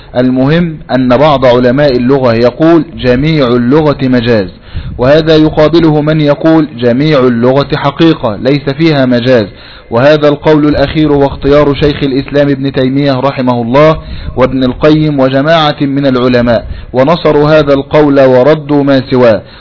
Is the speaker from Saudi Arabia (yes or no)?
yes; Najd, Saudi Arabia; أما عندنا في نجد فالشاة هي الأنثى من الضأن